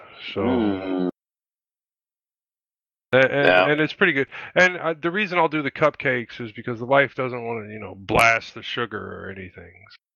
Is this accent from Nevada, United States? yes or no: no; Alaska, United States; born there; also born or lived in Iowa; Okay, I was born in Alaska. I graduated from high school in Iowa.